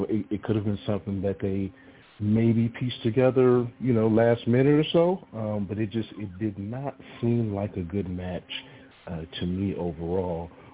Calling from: El Paso, Texas, United States; I'm calling from El Paso, Texas, via Detroit, Michigan.

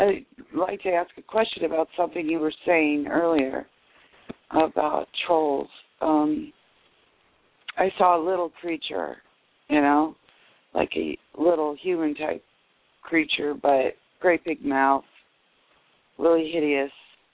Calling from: Nebraska, United States; I'm from Nebraska.

